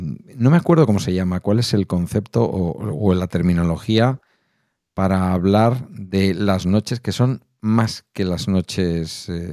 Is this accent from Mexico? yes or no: no; Basque Country, Spain; pues eres que soy vasco, pero tampoco me parece tan fría.